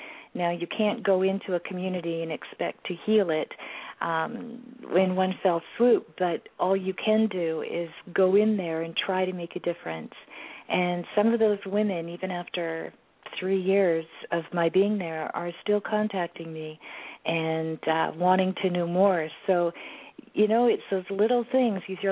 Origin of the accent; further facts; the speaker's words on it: Canada; Yes. I've been born and raised in Canada.